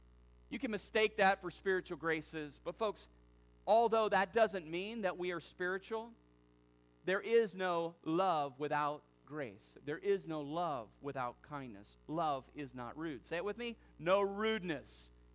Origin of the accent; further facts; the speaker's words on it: the South, United States; Now, I grew up in the South, as I've told you before